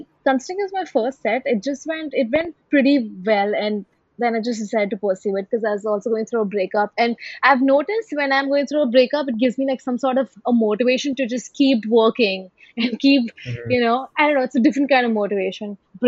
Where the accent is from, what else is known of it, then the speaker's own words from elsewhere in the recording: Ghaziabad, Uttar Pradesh, India; now in Mumbai, India; I'm from Ghaziabad, and even though I'd like lived in Bombay for a while